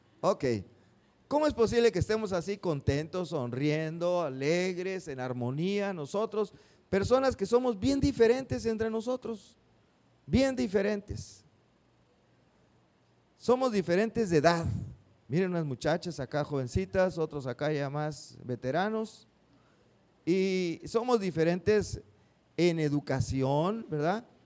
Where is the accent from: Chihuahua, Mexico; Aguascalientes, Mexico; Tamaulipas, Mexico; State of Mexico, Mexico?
Tamaulipas, Mexico; Tampico; born there; now in Madero, Mexico; soy de Tampico. Soy de Tampico. Bueno, vivo en Madero, pero nací en Tampico.